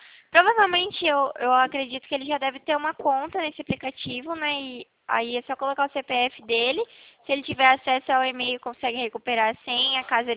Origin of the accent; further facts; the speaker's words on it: São Paulo, Brazil; Eu sou aqui do interior de São Paulo